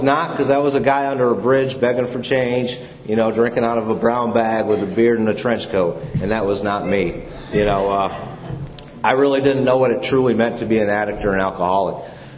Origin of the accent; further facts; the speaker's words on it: Michigan, United States; I'm from Michigan originally. I grew up there and enjoyed life to the best of my ability